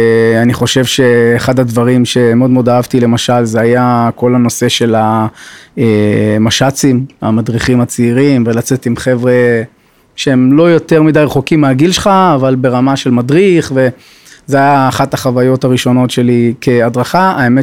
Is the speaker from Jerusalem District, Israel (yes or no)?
yes; Jerusalem, Jerusalem District, Israel; also born or lived in Eilat / San Francisco; אז אני ילד ירושלמי, גדלתי בירושלים. אני נער אלתי, גדלתי באלת כנער, שזו הייתה חוויה מדהימה. וכבוגר, אני מהסיליקון ואלי, סן פרנסיסקו